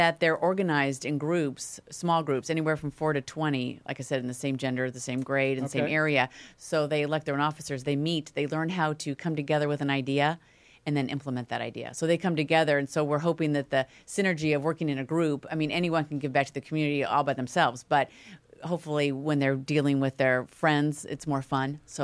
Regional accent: Newport Beach, California, United States; I grew up in Newport Beach and did that as a girl

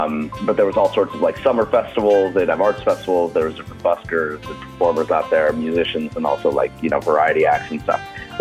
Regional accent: Boulder, Colorado, United States; I grew up in Boulder, Colorado

